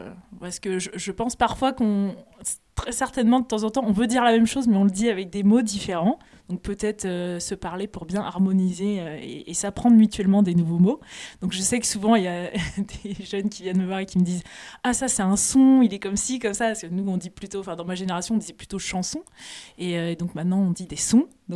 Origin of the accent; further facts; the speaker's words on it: Annecy, Auvergne-Rhône-Alpes, France; also born or lived in Grenoble; Oui, je viens d'Annecy. Après, j'ai fait quelques années à Grenoble.